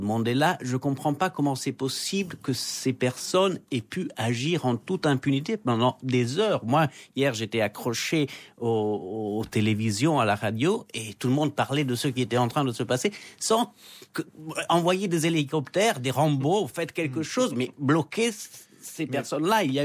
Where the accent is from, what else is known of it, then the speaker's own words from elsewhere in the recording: Italy; même en tant qu'Italien